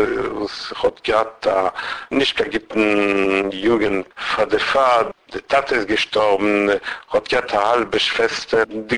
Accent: Nancy, Grand Est, France; born there; German is a second language; Ich bin geboren in Nancy, wo sie in Stuttgart in Frankreich. Ich bin 58 Jahre alt. Ich bin geboren noch im Krieg.

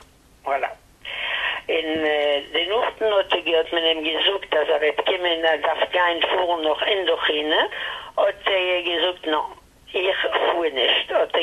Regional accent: Paris, Île-de-France, France; German is a second language; Man gewohnt in Paris. Ich bin geboren in Paris.

